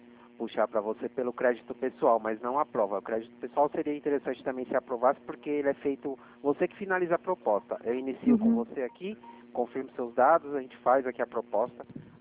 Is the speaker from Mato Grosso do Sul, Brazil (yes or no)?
no; São Paulo, Brazil; eu falo aqui de Atibaia, sou de São Paulo